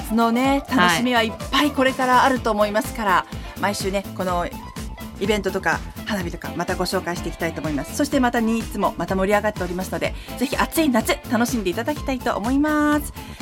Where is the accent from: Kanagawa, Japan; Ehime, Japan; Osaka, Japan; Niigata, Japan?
Niigata, Japan; ま、申し訳ないけども地元新潟ではなかったんですよ